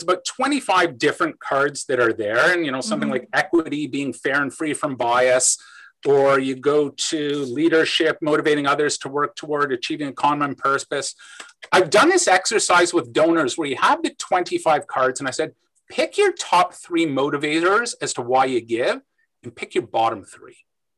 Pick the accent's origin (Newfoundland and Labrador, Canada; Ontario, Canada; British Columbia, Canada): Ontario, Canada; London; I grew up in London, Ontario.